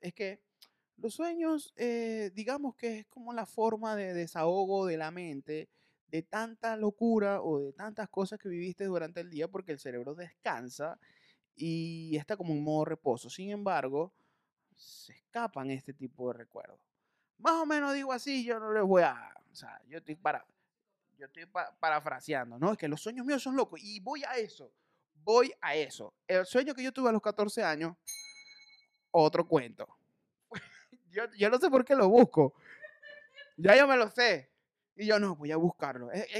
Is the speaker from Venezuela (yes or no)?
yes; Maracaibo, Zulia, Venezuela; now in Caracas, Venezuela; Yo soy de Maracaibo y ella en la noche, yo tengo un año viviendo en Caracas y una de las cosas que yo más extraño en mi ciudad es la comida